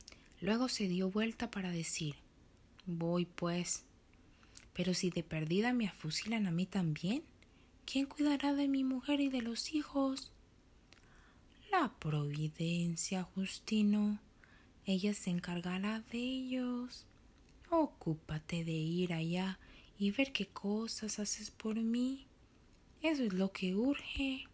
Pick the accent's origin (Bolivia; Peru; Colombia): Colombia; now in Canada; Soy colombiana de origen y amo los recuerdos que esta bella tierra dejó en mi corazón y muy orgullosa de ser una colombo-canadiense.